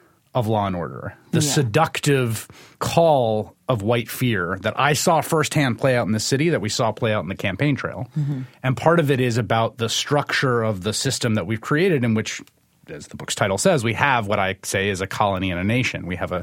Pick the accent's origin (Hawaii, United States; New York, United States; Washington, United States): New York, United States; New York City; I grew up in this city, in New York City. I grew up in the Bronx, sort of outer borough, middle working class kid.